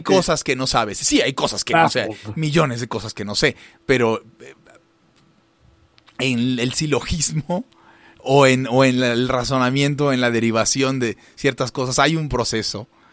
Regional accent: Mexico; nuestra propiedad pública como mexicanos

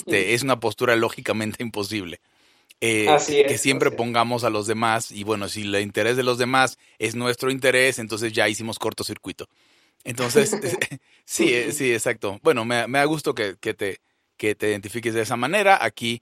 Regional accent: Venezuela; moved away as an adult; now in Mexico; yo vivo en México, pero nací en Venezuela y viví ahí buena parte de mi vida.

